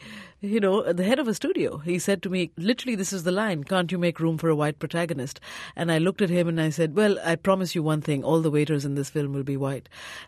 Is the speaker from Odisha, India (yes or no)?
yes; Odisha, India; growing up in Orissa, which is south of Bengal, and discovering political street theater first in Calcutta